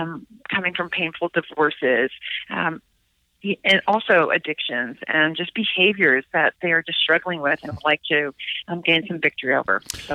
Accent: Prince Edward Island, Canada; now in United States; And I guess the second most important thing about me is I'm Canadian. So I came to Utah in 2009, and I come from a little province in Canada called Prince Edward Island, home of Anna Green Gables.

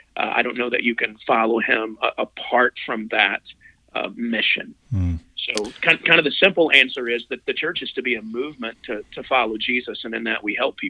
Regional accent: Texas, United States; moved away as an adult; now in Arizona, United States; I was born and raised in Texas. I live out in Arizona now. I've been out here for about 16 years.

